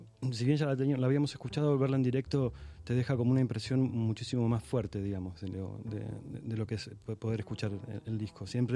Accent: Buenos Aires, Argentina; Yo soy de Buenos Aires.

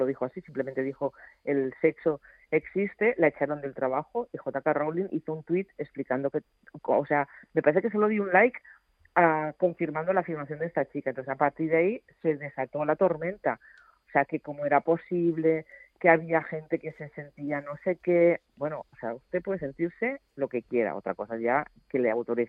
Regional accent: Catalonia, Spain; yo insisto siempre en ponerme como catalana

